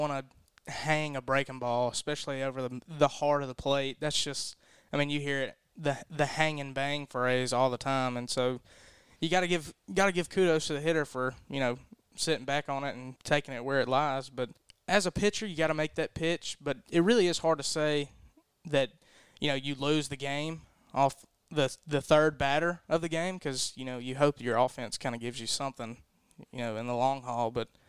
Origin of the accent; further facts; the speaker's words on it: New Albany, Mississippi, United States; So you may have mentioned it, but my family, we're from New Albany, Mississippi.